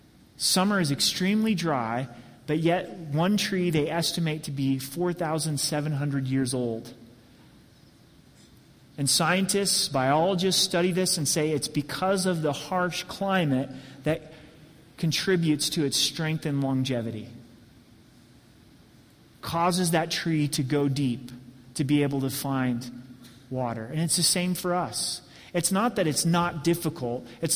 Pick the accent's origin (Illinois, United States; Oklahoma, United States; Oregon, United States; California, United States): Oregon, United States; In the church that I grew up in Southern Oregon, wonderful pastor.